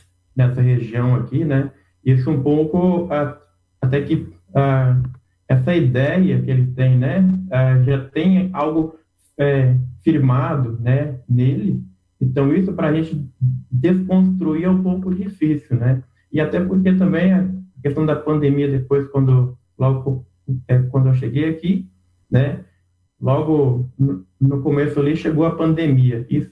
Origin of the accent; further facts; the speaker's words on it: Nova Venécia, Espírito Santo, Brazil; Isso. Sou capixaba de Nova Venécia, bem pertinho daqui, bem para perto, né?